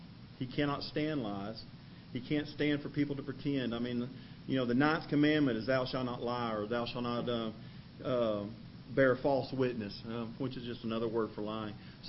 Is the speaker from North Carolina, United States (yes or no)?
no; Texas, United States; I am a Texan. I was born here. I was raised here. God willing, I will die here. I love this state.